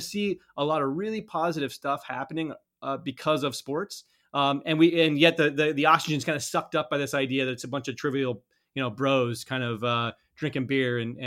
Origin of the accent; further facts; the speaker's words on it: Colorado, United States; I grew up in Colorado.